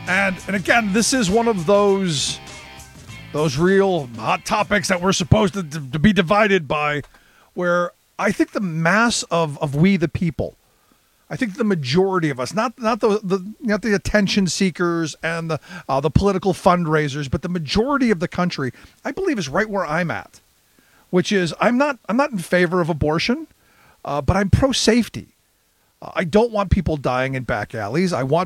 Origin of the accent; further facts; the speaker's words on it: Ohio, United States; Where I grew up in Ohio, it was before 20.